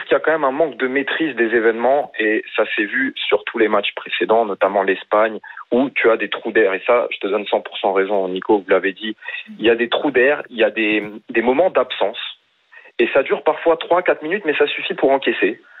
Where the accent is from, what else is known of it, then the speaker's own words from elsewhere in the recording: Portugal; now in France; Le Valois. Je suis pas très loin.